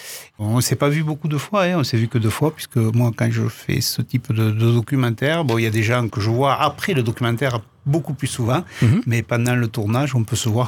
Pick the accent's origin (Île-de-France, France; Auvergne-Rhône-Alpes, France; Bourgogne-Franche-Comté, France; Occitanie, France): Occitanie, France; Cervo; il y a mon village natal où je suis né, à Cervo aussi.